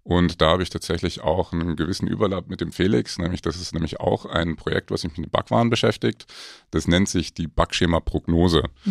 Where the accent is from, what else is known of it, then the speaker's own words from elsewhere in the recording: North Rhine-Westphalia, Germany; ich habe ja gesagt, ich komme aus Nordrhein-Westfalen, das ist dann bis Heilbronn sind das knapp 400 Kilometer